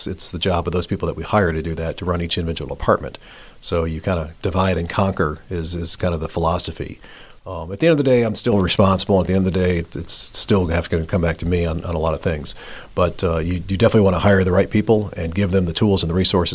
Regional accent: Virginia, United States; now in Jonesboro, United States; I grew up in the South. I grew up in Southwest Virginia. The hotel business kind of took me all over the country and brought me to Jonesboro.

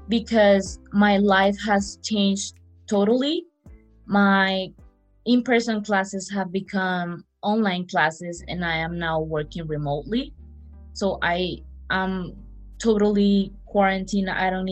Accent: Venezuela; I'm 19 years old. My pronouns are she, her, and hers, and I am from Venezuela.

